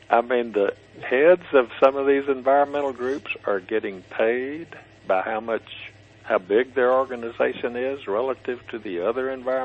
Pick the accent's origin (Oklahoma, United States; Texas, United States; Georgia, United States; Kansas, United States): Texas, United States; And I grew up in Texas, and I'm an old dude that remembers what it was like in the 50s